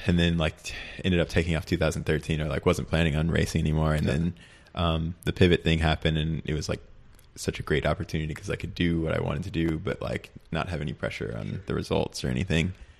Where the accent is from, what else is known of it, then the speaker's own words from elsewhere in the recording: Thousand Oaks, California, United States; You know, I grew up in Thousand Oaks, or, you know, I've lived there for a long time now, and they're in Newbury Park.